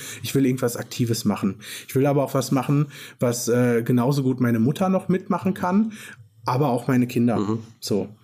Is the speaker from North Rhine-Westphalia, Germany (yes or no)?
yes; North Rhine-Westphalia, Germany; born there; ich komme aus dem Münsterland gebürtig.